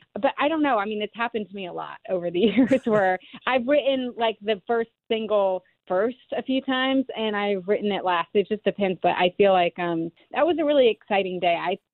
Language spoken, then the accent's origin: English; Alabama, United States; I think that that is such an important part of my identity as a Southerner.